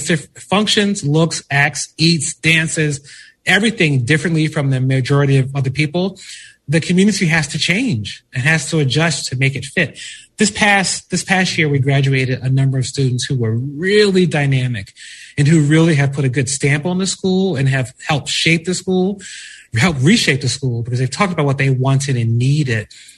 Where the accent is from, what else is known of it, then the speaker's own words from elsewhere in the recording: Philadelphia, Pennsylvania, United States; You know, growing up in North Philadelphia, which is a very rough part of the city at that time, a beautiful, wonderful part of the city